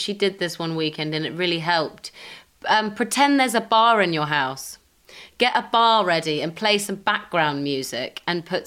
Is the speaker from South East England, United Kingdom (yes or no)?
yes; Leatherhead, South East England, United Kingdom; we both grew up in Surrey, in the burbs.